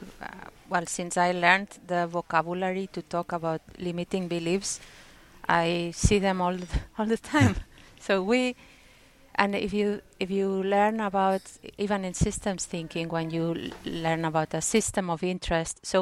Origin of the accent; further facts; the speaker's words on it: Barcelona, Catalonia, Spain; I'm from Barcelona, and I know that when I was applying for jobs after uni, my CV was so limited.